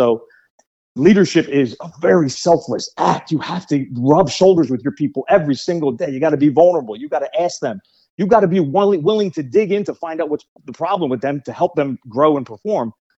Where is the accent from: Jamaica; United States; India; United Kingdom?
United States; Pennsylvania; I come from Pennsylvania, tons of police departments.